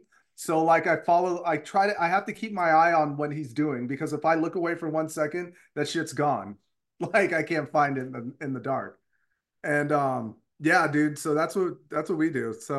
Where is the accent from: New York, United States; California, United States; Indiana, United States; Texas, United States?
California, United States; I'm from California.